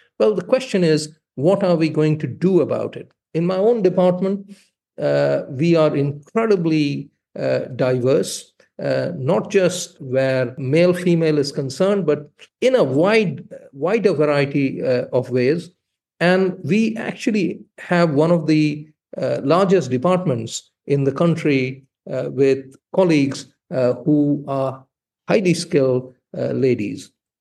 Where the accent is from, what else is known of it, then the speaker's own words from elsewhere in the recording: India; moved away as an adult; now in United Kingdom; I was born and bred in India. I lived half my life in India. I was trained as a surgeon in India before I came over